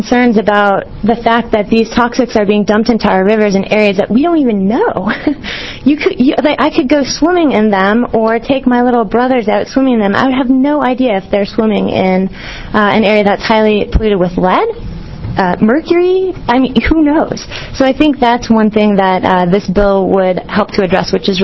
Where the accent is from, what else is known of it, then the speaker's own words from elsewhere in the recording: Oregon, United States; I live in Wasco County. And I was born and raised in Oregon. I love it here. It's my home.